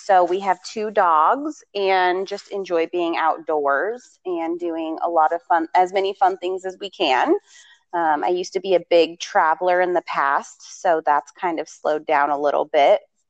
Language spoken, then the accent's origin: English; Montana, United States; I am from Montana, born and raised